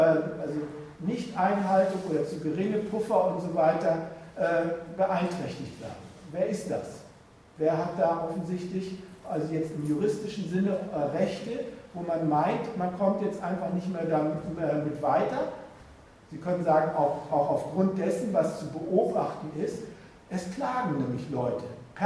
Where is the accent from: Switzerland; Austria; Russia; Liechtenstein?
Austria; wir als Österreicher erklären uns mal für Gentechnik frei